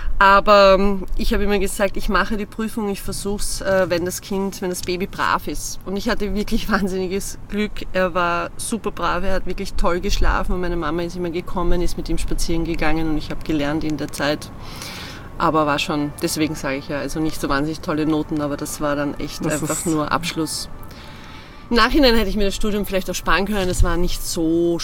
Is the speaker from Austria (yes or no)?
no; Slovakia; first language Slovak; German is a second language; now in Prague, Czech Republic; bin dann als Expat geholt worden aufgrund meiner Muttersprache, dem Slowakisch, Tschechisch ist ja sehr ähnlich, damals war dann schon die Tschechoslowakei auseinander, bin ich nach Prag gegangen